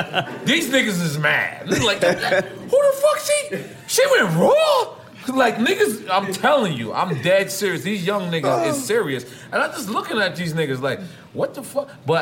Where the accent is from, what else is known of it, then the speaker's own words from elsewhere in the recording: West Orange, New Jersey, United States; I'm from West Orange